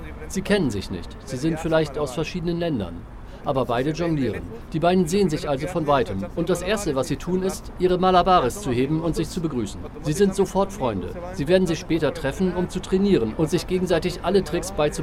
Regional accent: Peru; moved away as an adult; Ich bin aus Peru und vor ein paar Wochen bin ich 35 Jahre alt geworden.

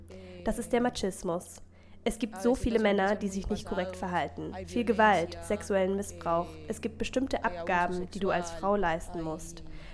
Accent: Bogotá, Colombia; Ich komme aus Bogotá in Kolumbien.

